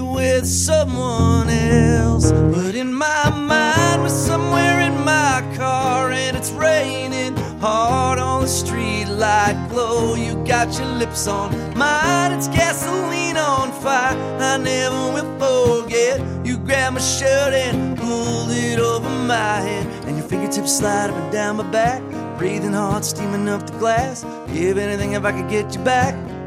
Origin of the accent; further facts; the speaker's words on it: Detroit, Michigan, United States; And I'm from Detroit, so I think what's worked for me, if there's any young songwriters out there, I've just written what how I grew up and things that I know